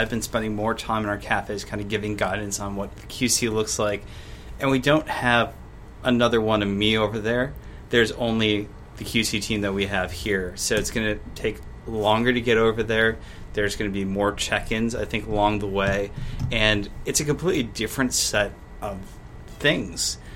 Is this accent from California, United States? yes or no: no; Sheboygan, Wisconsin, United States; I grew up in Sheboygan, Wisconsin, where we like to have everything being exactly the same.